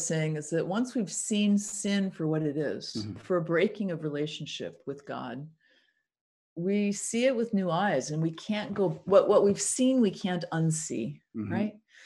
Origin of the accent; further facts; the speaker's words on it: Chicago, Illinois, United States; moved away as an adult; I grew up in the Chicago area, and Chicago has good schools, but I decided to come to Boston because I'd never lived on the East Coast, and I fully intended to go back to Chicago, fully intended to go back to the Midwest.